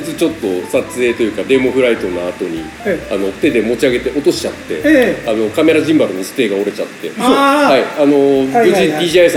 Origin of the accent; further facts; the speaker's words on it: Chiba, Japan; 地元千葉市でこう開催されるイベントにまめにこう足を運んで